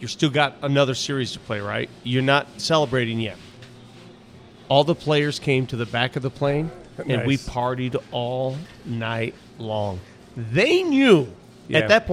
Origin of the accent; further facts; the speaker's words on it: Denver, Colorado, United States; So I grew up in Denver, and I grew up in one town